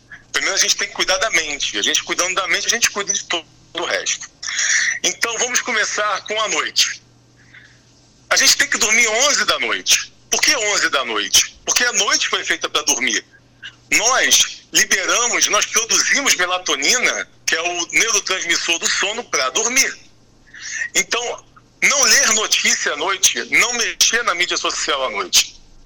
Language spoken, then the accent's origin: Portuguese; Rio de Janeiro, Brazil; now in Portugal; eu sou filho de português. Então, eu já fui criado numa colônia portuguesa no Rio de Janeiro, onde os meus amigos, os vizinhos, eram todos portugueses. Então, eu já tenho essa raiz, essa cultura portuguesa